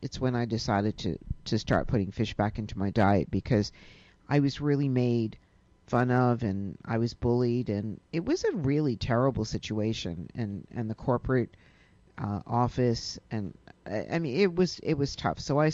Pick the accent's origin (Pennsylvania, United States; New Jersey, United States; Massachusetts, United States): Massachusetts, United States; I lived outside of Boston. I grew up outside of Boston in a seaside community